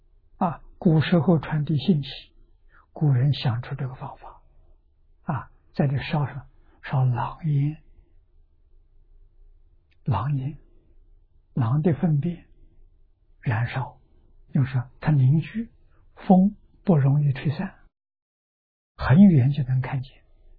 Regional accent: China; 我们中国人讲床幡宝盖啊

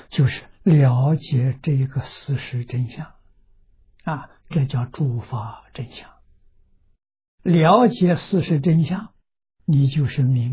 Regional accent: China; 这两句话是我们中国人说的。

